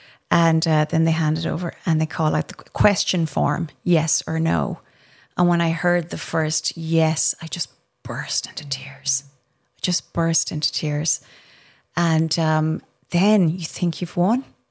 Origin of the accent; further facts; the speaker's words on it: Ireland; I'm a conductor and I'm Irish. Of course I have terrible poker face. We speak with our faces, you know